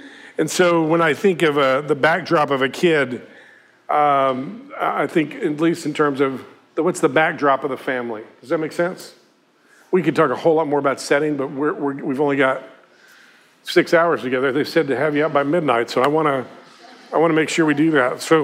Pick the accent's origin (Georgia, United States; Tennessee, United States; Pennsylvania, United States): Tennessee, United States; I'm from East Tennessee